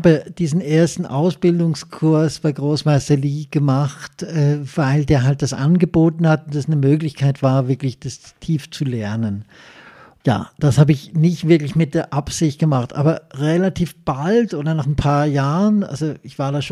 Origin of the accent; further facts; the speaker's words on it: Switzerland; das waren natürlich alles Sachen, die ich bei uns in der Schweiz oder auch in Deutschland so nicht hätte anwenden dürfen